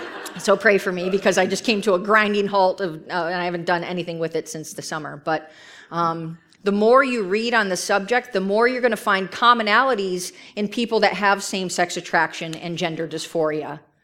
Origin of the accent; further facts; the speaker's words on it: New Jersey, United States; I'm from Jersey. I don't know you guys